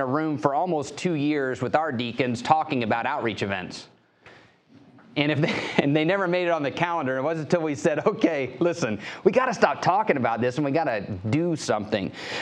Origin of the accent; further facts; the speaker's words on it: Houston, Texas, United States; I told him Houston, Texas.